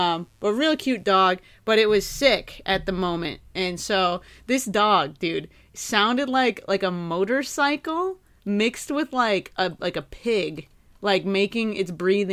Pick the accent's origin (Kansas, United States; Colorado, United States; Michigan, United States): Michigan, United States; Jackson; Yeah, ours, even in my hometown, which was relatively small, cornfields and all, there was a few different branches of the public library. So we had the Jackson Public Library that was, like, downtown